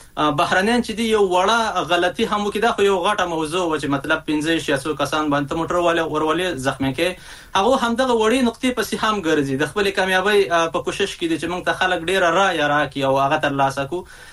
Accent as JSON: {"language": "Pashto", "country": "Afghanistan", "said": "طبیعي خبره ده چې دلته به جرمونه ترسره کوي او د خبرونو سره ټکی به موږ افغانان یو"}